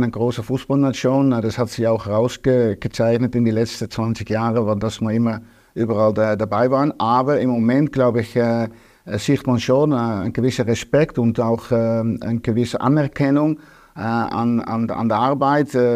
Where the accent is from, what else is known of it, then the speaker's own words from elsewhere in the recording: Austria; bei uns in Österreich